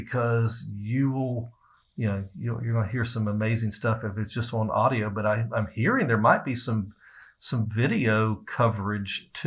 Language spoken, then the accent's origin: English; Virginia, United States; And then I come from Virginia.